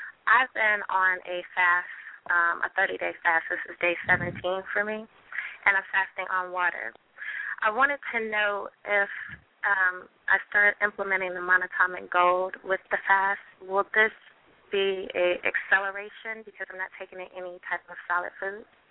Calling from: Cleveland, Ohio, United States; I'm calling from Cleveland, Ohio.

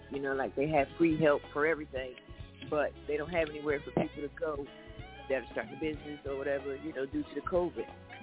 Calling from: Tampa, Florida, United States; I'm calling from Tampa, Florida.

